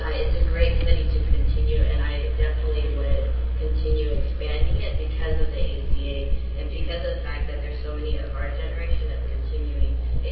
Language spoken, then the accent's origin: English; United States; I'm Mexican American, one out of six children